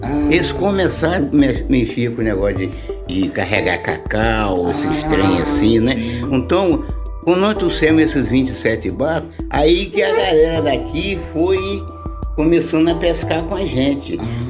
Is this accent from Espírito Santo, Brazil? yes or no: yes; Itaoca, Espírito Santo, Brazil; Não, eu sou lá do Espírito Santo, um lugar chamado Itaoca. Ah, eu sou de lá.